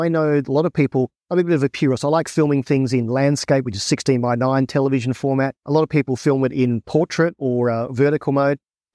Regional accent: Australia; now in United Kingdom; We're sitting here in the UK. Obviously, I'm Australian.

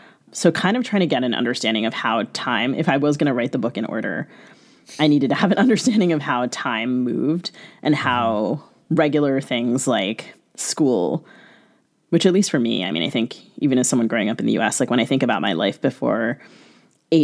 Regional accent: United States; So I grew up in the United States

